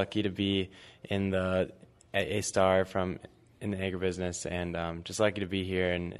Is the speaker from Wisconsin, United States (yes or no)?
yes; Wisconsin, United States; I'm from Wisconsin.